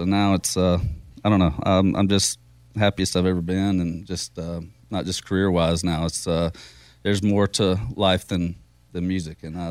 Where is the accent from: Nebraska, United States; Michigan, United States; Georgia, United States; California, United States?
Georgia, United States; Savannah; born there; I was born in Savannah. That's terrible.